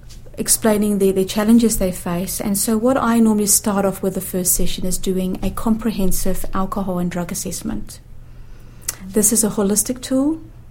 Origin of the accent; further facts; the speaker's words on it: Johannesburg, Gauteng, South Africa; now in New Zealand; The listeners might pick up I have a bit of a twang in my accent from coming from Johannesburg.